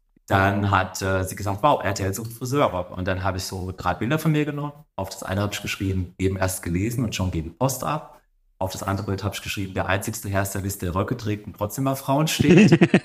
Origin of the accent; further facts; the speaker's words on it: Darmstadt, Hesse, Germany; ich bin hier im Laden aufgewachsen.